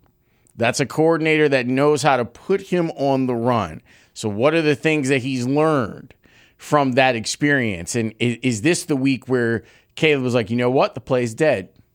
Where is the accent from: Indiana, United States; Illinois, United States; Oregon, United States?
Indiana, United States; Gary; from Gary. I've been listening to the show for forever.